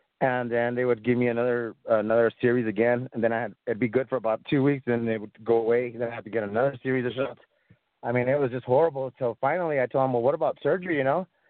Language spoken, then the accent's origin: English; Texas, United States; I was raised here in Texas where, and also, in the 80s, where they would just say no to drugs.